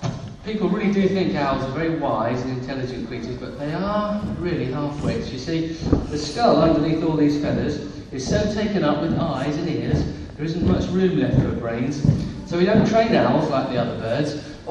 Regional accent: East of England, United Kingdom; A bird which was very common when I was a boy growing up in Suffolk

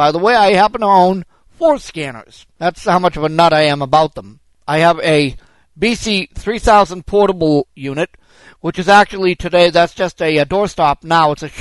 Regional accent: Sacramento, California, United States; I'm from Sacramento, California.

